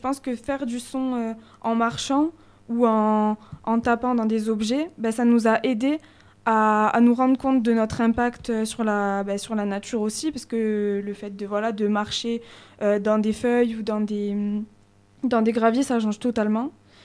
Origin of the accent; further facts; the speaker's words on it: Pertuis, Provence-Alpes-Côte d'Azur, France; je sais que par exemple, chez moi à Pertuis, quand il y a un feu d'artifice